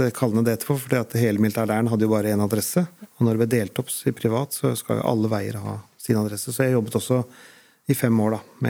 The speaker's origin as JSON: {"language": "Norwegian", "town": "Hønefoss", "region": "Buskerud", "country": "Norway", "said": "Jeg bodde jo borte i 10 år, altså jeg er jo fra Hønefoss, og så bodde jeg i Drammen først, og Sande Vestfold. i 10 år, hadde faktisk ikke noen planer om å flytte tilbake heller"}